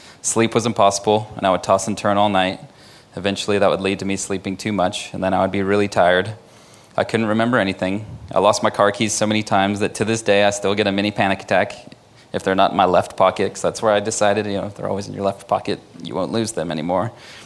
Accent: United Kingdom; I'm actually British, and we don't talk about our feelings or money to anybody.

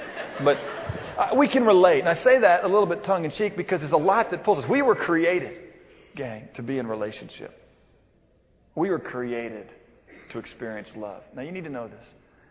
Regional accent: Missouri, United States; See, I grew up in Missouri, and we had a change of season.

